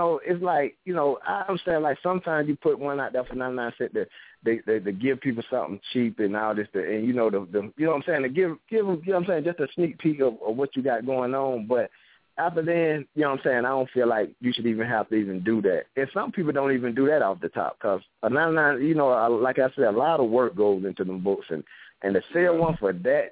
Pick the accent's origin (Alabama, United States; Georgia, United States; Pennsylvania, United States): Georgia, United States; Atlanta; Hey, Atlanta, College Park, born and raised in Atlanta.